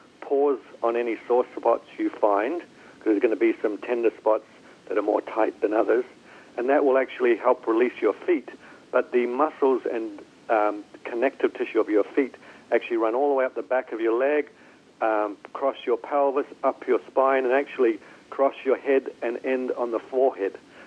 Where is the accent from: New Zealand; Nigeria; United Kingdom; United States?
New Zealand; I'm from New Zealand, and New Zealanders are called Kiwis, and Kiwis are pretty crazy.